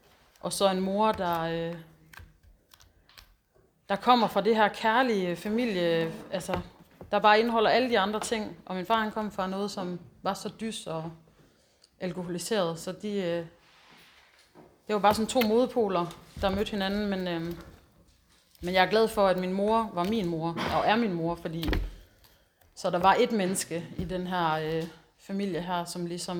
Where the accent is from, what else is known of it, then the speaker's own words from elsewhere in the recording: Østerbølle, North Denmark Region, Denmark; also born or lived in Odense; og så boede jeg på Fyn til jeg var 4, og da jeg var 4, der flyttede min mor og far, jeg og min lillebror til Østerbølle, en lille bitte bondeby. Og der voksede jeg så op